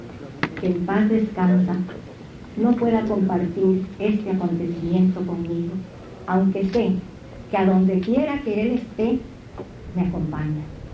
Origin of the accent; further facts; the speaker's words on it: Costa Rica; Como costarricense, me siento muy orgullosa de pertenecer a un país que ha sabido dar los saltos necesarios en el momento oportuno.